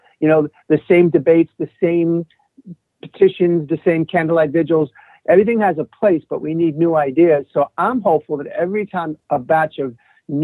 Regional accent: New York, United States; As a New Yorker, like, I don't own a car, and I'm able to walk or take the subway everywhere.

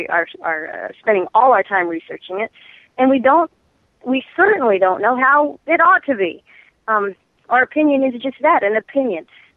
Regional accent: Southern United States, United States; I'm a Southerner, and yet never heard of this.

